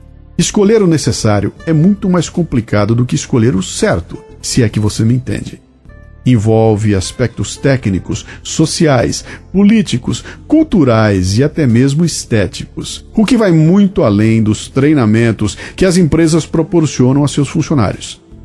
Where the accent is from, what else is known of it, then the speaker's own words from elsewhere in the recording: Bauru, São Paulo, Brazil; Comecei a trabalhar aos 15 anos de idade como revisor no jornal Diário de Bauru em minha cidade natal, no interior de São Paulo.